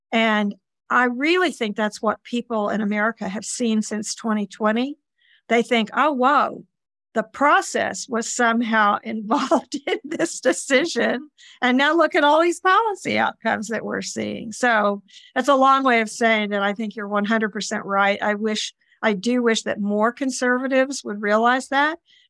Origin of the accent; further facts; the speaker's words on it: Oklahoma, United States; I cut my political teeth as a Democrat growing up in Oklahoma and was a Democrat in the legislature.